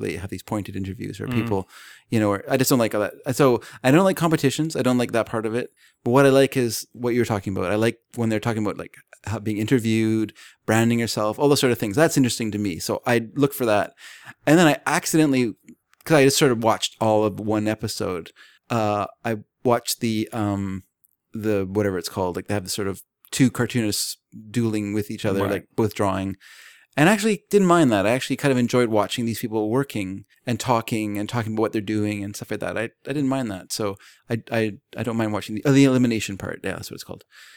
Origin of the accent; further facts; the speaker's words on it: United States; And I fell for it because I'm American.